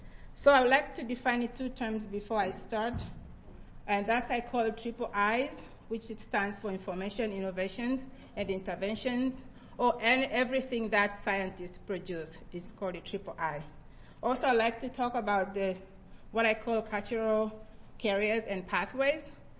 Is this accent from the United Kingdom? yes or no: no; Tanzania; born there; English is a second language; I was born in Tanzania many years ago. In Tanzania, I learned a lot about my indigenous knowledge. I had indigenous religion.